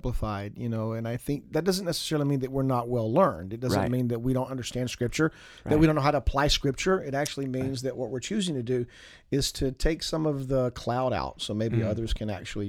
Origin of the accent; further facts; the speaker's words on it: Georgia, United States; moved away as an adult; So I grew up in Georgia.